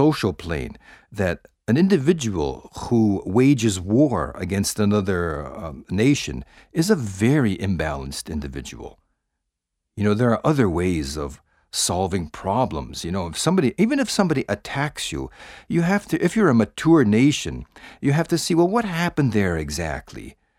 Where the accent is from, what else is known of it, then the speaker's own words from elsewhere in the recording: United States; I feel the shame of that as well, being an American.